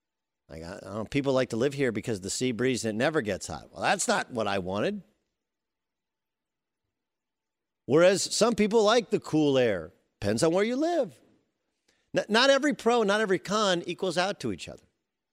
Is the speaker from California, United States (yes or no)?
yes; California, United States; I grew up in Southern California. Twice in my life, I made the professional decision to move back home.